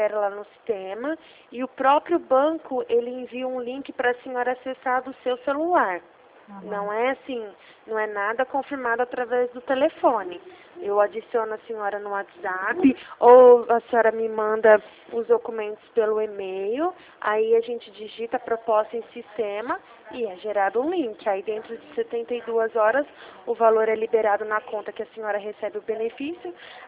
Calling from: Ribeirão Preto, São Paulo, Brazil; eu falo da cidade de Ribeirão Preto.

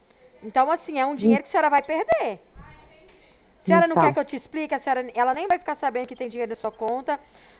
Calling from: Ribeirão Preto, São Paulo, Brazil; a gente é daqui de Ribeirão.

